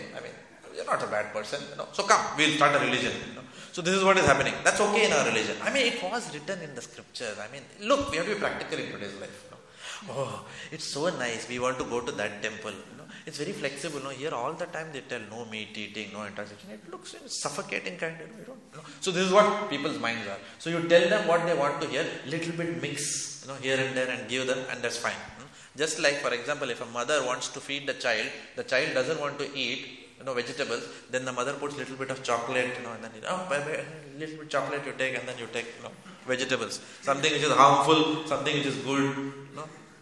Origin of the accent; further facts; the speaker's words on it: India; I come from India, so I, you know, Indian politicians we know very well.